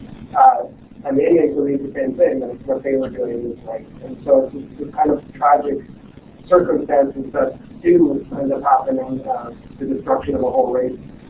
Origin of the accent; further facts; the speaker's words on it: Canada; now in New Orleans, United States; And despite my living in New Orleans much of the year, I'm a Canadian writer. I'm not an expert Canadian. I'm a Canadian from New Orleans much of the year.